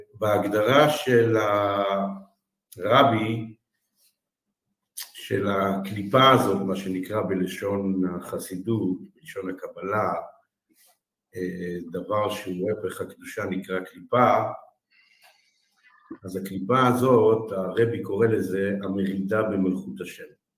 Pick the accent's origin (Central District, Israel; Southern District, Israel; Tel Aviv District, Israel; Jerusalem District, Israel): Jerusalem District, Israel; Jerusalem; ומצד אמא אני קשור לחסידות בובו, ואני פה, אני ילד ירושלמי, נולדתי בירושלים, החרדית, תלמיד ויז'ניץ